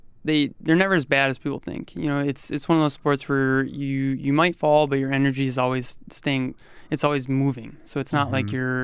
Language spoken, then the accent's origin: English; Michigan, United States; Yeah, I grew up in Michigan